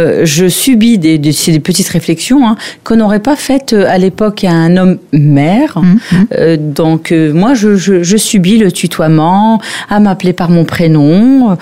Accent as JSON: {"language": "French", "region": "Grand Est", "country": "France", "lives_now": "Val-d'Oise, France", "said": "Avant d'être valdoisienne, je suis aussi lorraine de cœur. Je viens de la Moselle."}